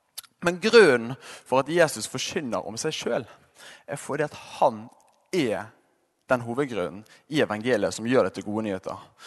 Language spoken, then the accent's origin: Norwegian; Bergen, Vestland, Norway; Det kan være det at jeg er bergenser